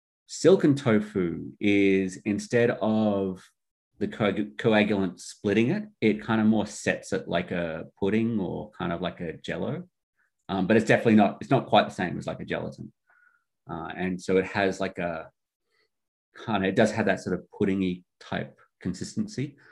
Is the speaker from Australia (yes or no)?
yes; Australia; So as an Aussie, and that's being our national dessert, I say that's good.